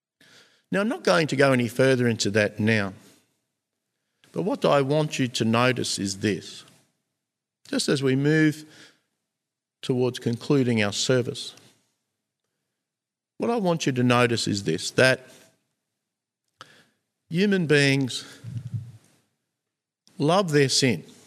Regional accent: Australia; I'm an Australian, and Australia is kind of like a Christian country, I think.

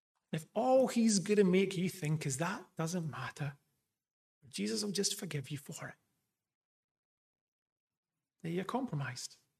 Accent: Scotland, United Kingdom; It's where I'm from. I'm Scottish.

